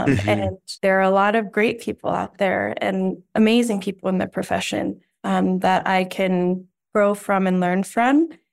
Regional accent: Denver, Colorado, United States; I grew up in Denver and lived my entire life in Colorado until I went to residency in San Antonio.

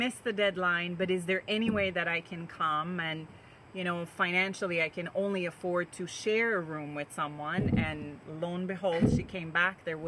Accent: Iran; born or raised there; also born or lived in Germany / England / Dallas; now in Minneapolis, United States

